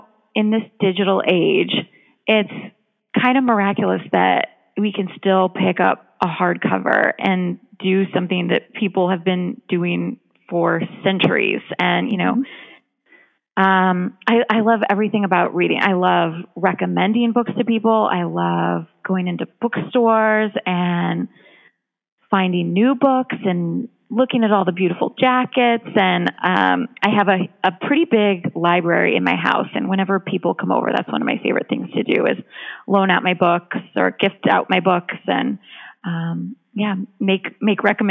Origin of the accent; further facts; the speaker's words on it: St. Louis, Missouri, United States; now in New York, United States; I'm from St. Louis, and so I started my career in baseball working for the St. Louis Cardinals.